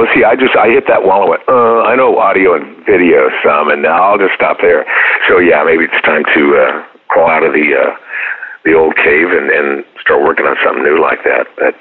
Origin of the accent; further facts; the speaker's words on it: Minnesota, United States; also born or lived in Oregon; Because when I grew up in Minnesota and then in Oregon, it was not an art form.